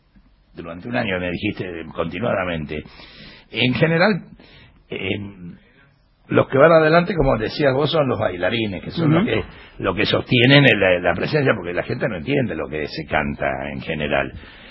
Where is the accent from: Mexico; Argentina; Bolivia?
Argentina; Los argentinos, bueno, somos rioplatenses acá en este caso.